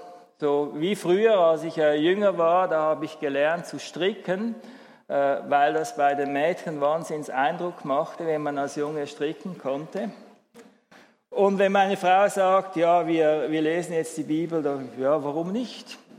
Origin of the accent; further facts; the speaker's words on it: Aargau, Switzerland; Ich bin dort in der Nähe aufgewachsen, also im aargauischen Teil